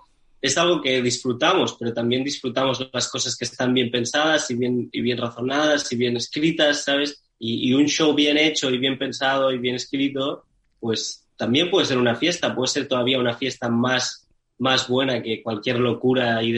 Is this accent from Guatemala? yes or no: no; Lleida, Catalonia, Spain; Yo tenía una banda de Lleida que se llamaba … de mi ciudad natal.